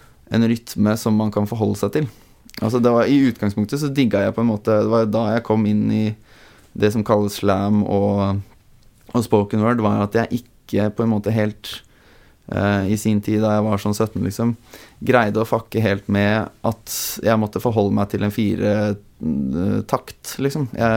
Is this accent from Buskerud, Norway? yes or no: yes; Drammen, Buskerud, Norway; var egentlig en slags sånn fotballgutt da jeg vokste opp i Drammen.